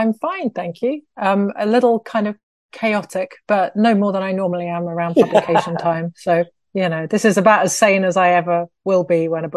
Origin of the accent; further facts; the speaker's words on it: Birmingham, West Midlands, United Kingdom; moved away; I went to King Edward VI High School for Girls in Birmingham. I grew up in Birmingham and I know I've been gone a long time now